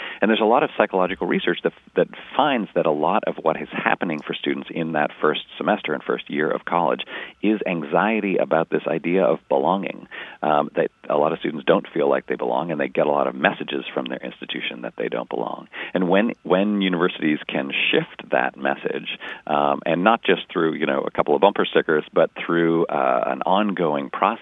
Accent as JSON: {"language": "English", "country": "Canada", "said": "I went to McGill University in Montreal. I'm from Canada, so that was a cheaper option for me."}